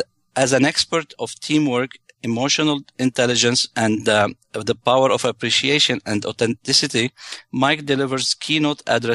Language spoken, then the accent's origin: English; Lebanon; I'm originally from Lebanon.